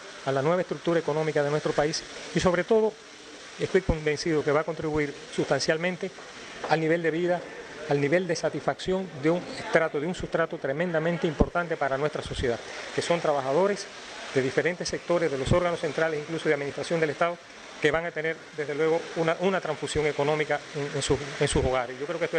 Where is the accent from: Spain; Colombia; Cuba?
Cuba; el conocer que mi pueblo, que mi provincia, que mis coterráneos van a ser la sede del 26.